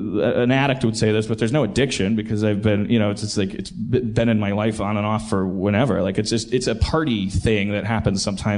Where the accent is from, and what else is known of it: Milwaukee, Wisconsin, United States; accent: Milwaukee